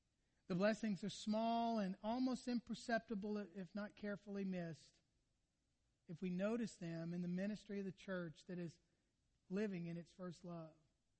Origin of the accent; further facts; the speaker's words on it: Mandeville, Louisiana, United States; I'm from Mandeville.